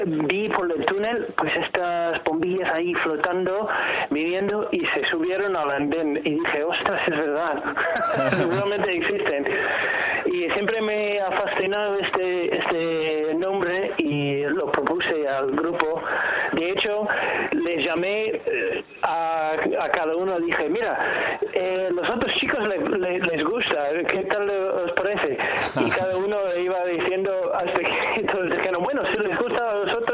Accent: United States; Ahí, yo, que soy de Estados Unidos, el cantante principal y compositor de la mayoría de los temas

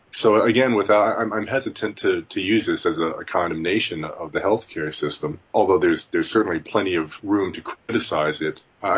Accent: British Columbia, Canada; and I'm from Vancouver Island

